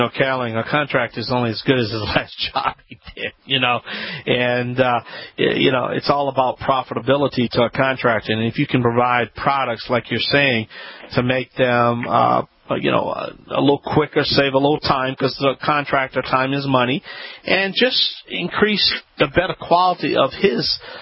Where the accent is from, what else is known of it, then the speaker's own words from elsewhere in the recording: New Orleans, Louisiana, United States; I'm at the International Kitchen and Bath Expo in my hometown, New Orleans, Louisiana.